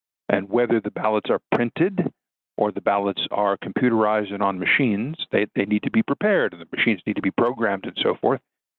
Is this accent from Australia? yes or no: no; Chicago, Illinois, United States; I sit here, I'm in Chicago at this moment. I'm a Chicagoan.